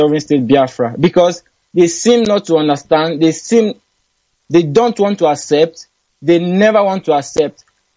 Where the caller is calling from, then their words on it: Russia; I'm calling from Russia.